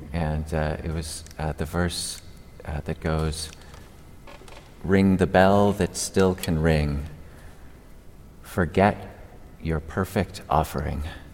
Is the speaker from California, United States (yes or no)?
yes; San Francisco, California, United States; We're from the Bay Area in San Francisco